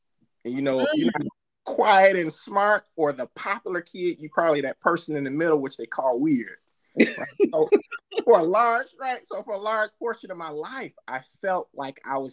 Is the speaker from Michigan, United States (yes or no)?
yes; Detroit, Michigan, United States; I'm from Detroit.